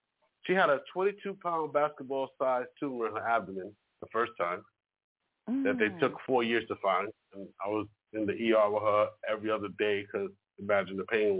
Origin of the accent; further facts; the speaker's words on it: New York, United States; So I'm from New York, so I would say use the Bronx as an example.